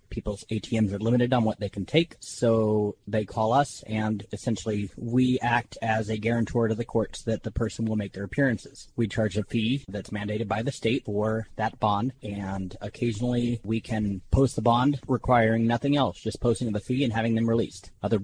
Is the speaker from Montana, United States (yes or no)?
yes; Kalispell, Montana, United States; I am 36 years old. I grew up in Kalispell, Montana. I've been in the Bakken area since 2011.